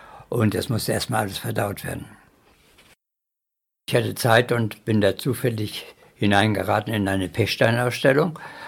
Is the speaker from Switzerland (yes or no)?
no; East Germany, Germany; now in Wiesbaden, Germany; Ja, ich bin ja aus der DDR geflüchtet, 1958, und bin in Wiesbaden angekommen und hatte ein kleines Köfferchen dabei